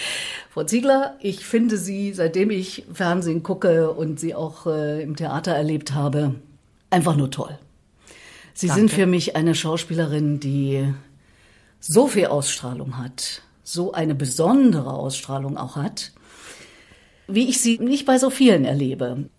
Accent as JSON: {"language": "German", "town": "Erfurt", "region": "Thuringia", "country": "Germany", "said": "Ich komme aus Erfurt."}